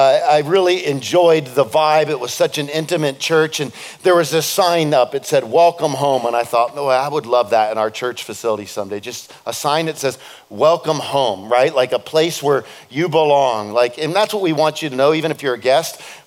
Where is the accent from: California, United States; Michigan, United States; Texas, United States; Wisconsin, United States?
California, United States; And that was part of what connected for me as a Californian. There wasn't a lot of church growing up.